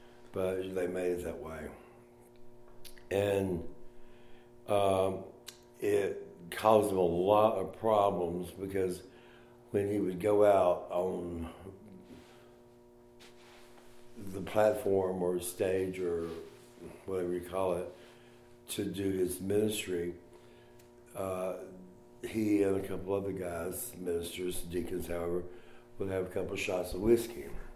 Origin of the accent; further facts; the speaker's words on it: Burlington, North Carolina, United States; I'm from Burlington, North Carolina, originally grew up there. And I started coming to Chapel Hill in 1964.